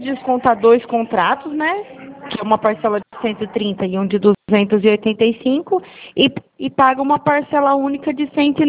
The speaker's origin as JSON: {"language": "Portuguese", "town": "Campinas", "region": "São Paulo", "country": "Brazil", "tie": "born there", "lives_now": "Araras, Brazil", "said": "Nasci em Campinas."}